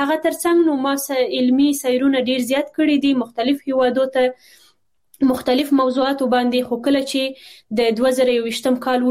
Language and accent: Pashto; Kabul, Afghanistan; born there; also born or lived in Badakhshan / Tajikistan; زه خپل په کابل کې زیږیدلې ما په 1915 کال باندې